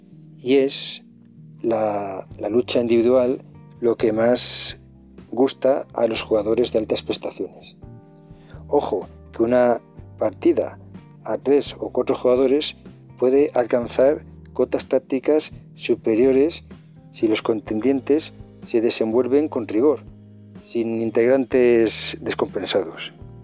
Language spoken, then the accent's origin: Spanish; Valladolid, Castile and León, Spain; Se podría decir que soy español por los cuatro costados, pues nací y vivo en Valladolid, de padres zaragozanos, por supuesto pasado por la Virgen del Pilar, y gran parte de mi familia son de Barcelona.